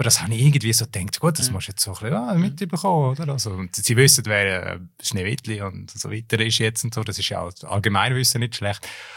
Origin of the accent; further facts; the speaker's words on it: Graubünden, Switzerland; Und es ist aus meiner Heimatregion Graubünden